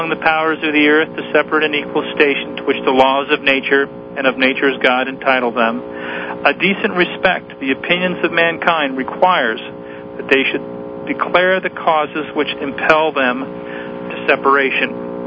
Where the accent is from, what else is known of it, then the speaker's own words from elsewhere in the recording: Troy, Ohio, United States; As a child, it meant little more than 4th of July parades in my hometown, but that changed and I won Troy, Ohio's first All-American Soapbox Derby race on July 4th when I was 13 years old.